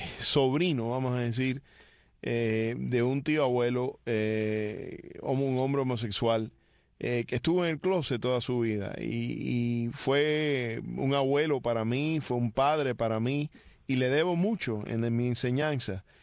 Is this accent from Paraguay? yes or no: no; Cuba; como latinos, como cubanos